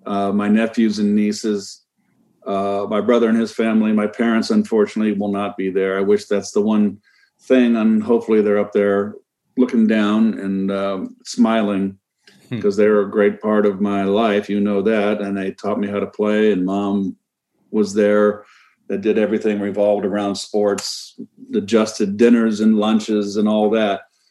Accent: Pacifica, California, United States; And I grew up on the West Bay in Pacifica. So we kind of represented the entire Bay Area in that National League MVP

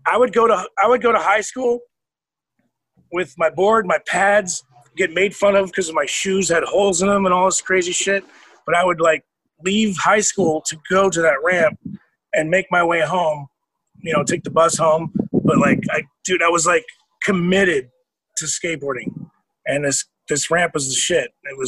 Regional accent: Livingston, New Jersey, United States; born there; Oh no, I was born in Livingston, New Jersey.

